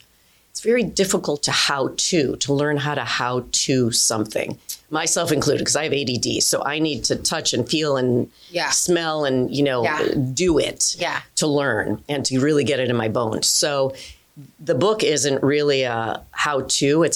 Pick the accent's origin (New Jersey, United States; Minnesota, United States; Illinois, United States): Illinois, United States; also born or lived in Chicago; I was born in Chicago, Illinois, actually raised in the suburbs, moved down to Chicago when I was about 20.